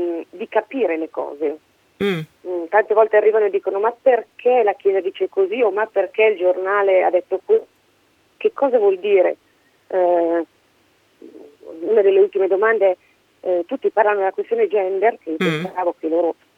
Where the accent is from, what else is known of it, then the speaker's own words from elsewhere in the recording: Milan, Lombardy, Italy; Parto dalla preoccupante, sì, da milanese imbruttita.